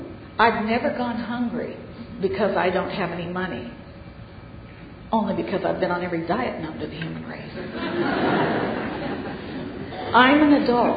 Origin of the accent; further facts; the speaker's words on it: United States; born there; I was born in America.